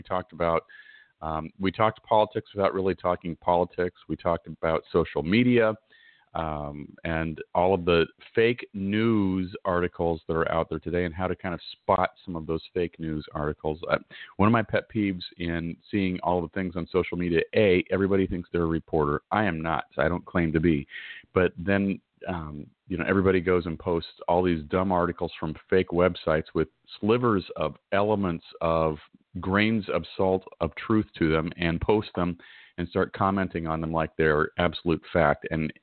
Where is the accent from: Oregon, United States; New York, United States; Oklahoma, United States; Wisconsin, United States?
Oregon, United States; I grew up in Oregon, and so we had four seasons, but all four seasons were tempered with one common theme, and it was like cloudy weather all the time.